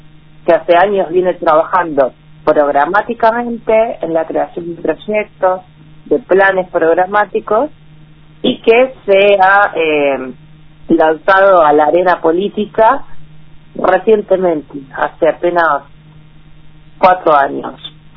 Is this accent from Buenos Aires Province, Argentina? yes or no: yes; Moreno, Buenos Aires Province, Argentina; Yo personalmente soy de Moreno, un poco tengo el corazón en Berisso, un poco en Moreno, es así, por cuestiones familiares.